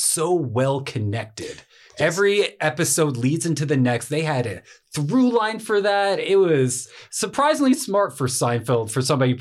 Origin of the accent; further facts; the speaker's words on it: New Jersey, United States; New Jersey.